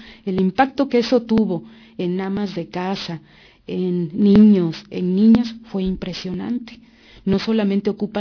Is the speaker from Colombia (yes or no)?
no; Mexico; Allá en mi país, por ejemplo, cuando se dio la Asamblea Popular de los Pueblos de Oaxaca, ese movimiento tan fuerte de resistencia que hubo